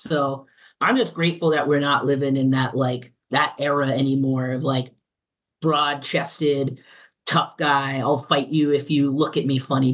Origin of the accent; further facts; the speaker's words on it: New England, United States; I mean, I'm from New England, and I tell people right to their face if I don't like them